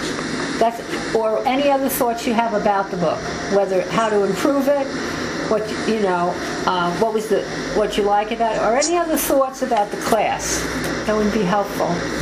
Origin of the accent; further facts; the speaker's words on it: Brooklyn, New York, United States; accent: Brooklyn; That's my Brooklyn accent.